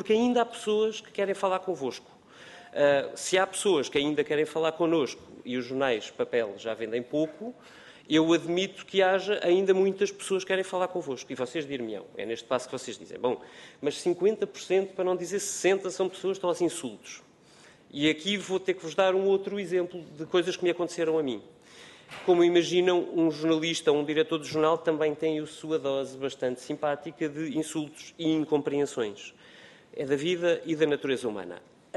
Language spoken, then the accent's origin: Portuguese; Portugal